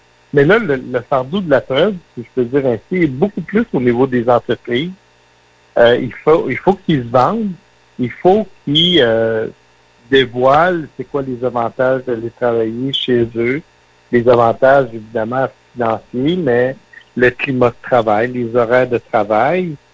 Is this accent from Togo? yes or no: no; Shawinigan, Quebec, Canada; je renierai jamais mes origines, mais c'est difficile pour moi de dire je viens de Shawinigan.